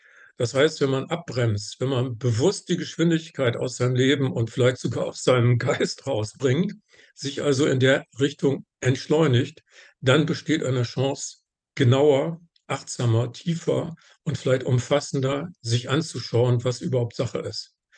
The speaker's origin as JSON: {"language": "German", "region": "Northern Germany", "country": "Germany", "said": "Wie gerade zu hören war, komme ich aus Norddeutschland."}